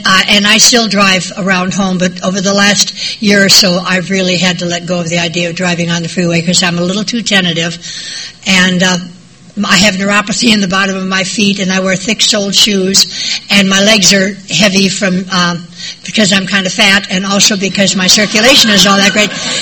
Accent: Iowa, United States; I was born and brought up in Northeast Iowa.

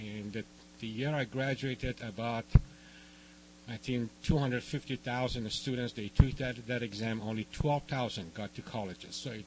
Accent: Tehran, Tehran Province, Iran; moved away; So I'm not even from the state of California. And I come from East. And I'm not talking about New York. I was born and raised in Tehran, Iran.

